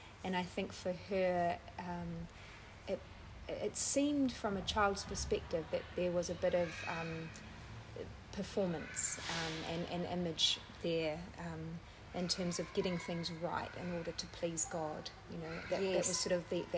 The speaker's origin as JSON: {"language": "English", "region": "Tasman", "country": "New Zealand", "tie": "born or raised there", "said": "So I grew up in the Tasman Bay area, which is at the top of the South Island of New Zealand."}